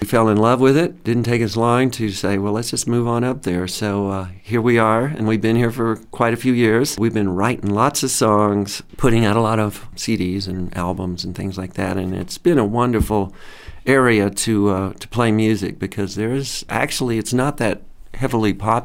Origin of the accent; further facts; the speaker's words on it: Texas, United States; also born or lived in Denver, United States; Well, actually, we started in Texas. I grew up in Texas, South Texas. Ended up at one point living in Colorado in the Denver area.